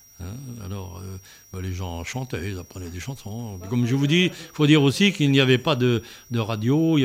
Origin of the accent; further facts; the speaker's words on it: Morin, France; born there; Nous, à Morin, là-bas, bah, je suis né à Morin, moi. Il y avait beaucoup de marins.